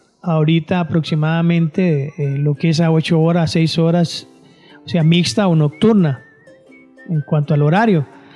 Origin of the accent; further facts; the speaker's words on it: Costa Rica; como personas, como ciudadanos costarricenses